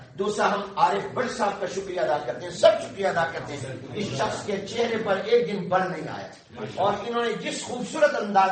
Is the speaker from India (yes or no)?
no; Pakistan; ہمارا جو نسب ہے یہ تو ہمارے ماں باپ, والدین, آبا و اجداد سے ملتا ہے, اور ہمارا وطن کا رشتہ پاکستان سے ملتا ہے, ہمارے ایمان کا نسب مکہ المکرمہ مدینہ طیبہ سے ملتا ہے